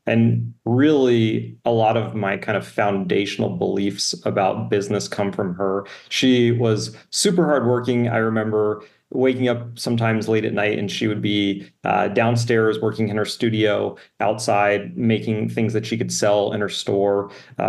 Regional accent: Jerome, Arizona, United States; So from the way back, I grew up in Jerome, Arizona. It's a small former mining town turned ghost town turned artist community.

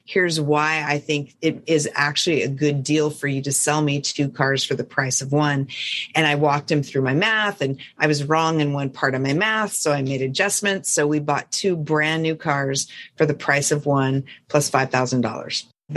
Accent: Montana, United States; And I was like, oh, I'm from Montana.

